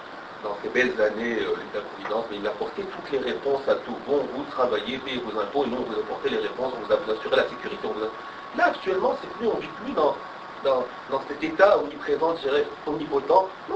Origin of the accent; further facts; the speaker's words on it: Morocco; moved away; que moi, je viens du Maroc et je dirais que quand je retourne au Maroc, je suis né là et puis j'ai grandi là